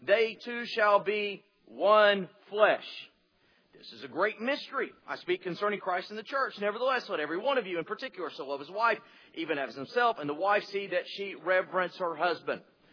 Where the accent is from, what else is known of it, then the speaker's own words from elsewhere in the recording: Texas, United States; forgive me, I'm from Texas, and we do this little thing called in Texas called two-stepping.